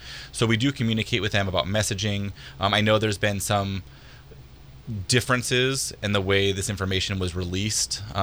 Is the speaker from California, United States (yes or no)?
yes; Petaluma, California, United States; I grew up in Petaluma. I went to Casa Grande High School, an open-air campus as well.